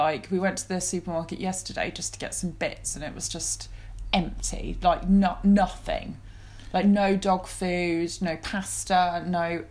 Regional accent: England, United Kingdom; I think because I'm English, I just connect better with English programming.

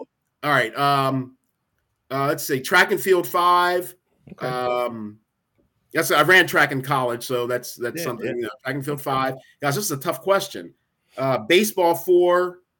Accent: East Coast, United States; Actually, I grew up on the East Coast

